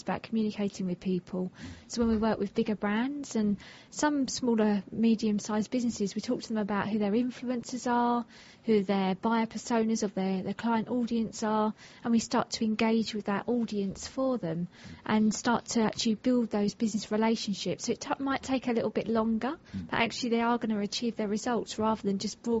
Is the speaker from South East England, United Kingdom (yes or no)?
yes; Rochester, South East England, United Kingdom; I'm from Kent, born and bred, in a lovely town called Rochester.